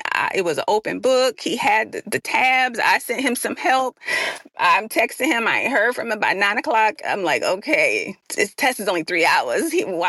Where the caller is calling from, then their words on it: Suffolk, Virginia, United States; Good morning, Faithpreneur family. I am calling from Suffolk, Virginia.